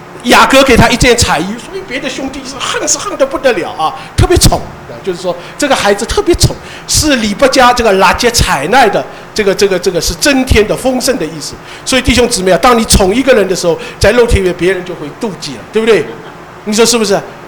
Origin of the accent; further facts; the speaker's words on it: Shanghai, China; 我们上海人讲一句话，最不好做的就是上门女婿